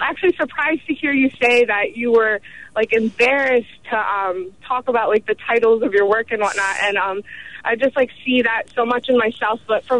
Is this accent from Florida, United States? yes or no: yes; Miami, Florida, United States; now in Philadelphia, United States; I'm also from Miami, and I'm also living on the outskirts of Philly right now.